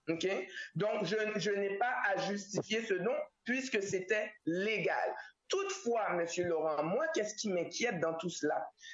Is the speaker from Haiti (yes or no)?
yes; Haiti; now in Montreal, Canada; Et même en tant qu'haïtienne, d'avoir mon mot à dire